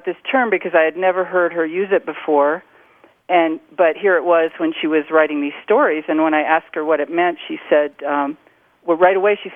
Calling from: Taos, New Mexico, United States; I'm calling from Taos, New Mexico.

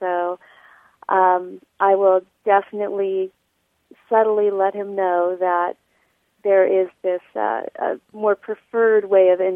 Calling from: San Diego, California, United States; Hi, Martha. … I'm calling from San Diego.

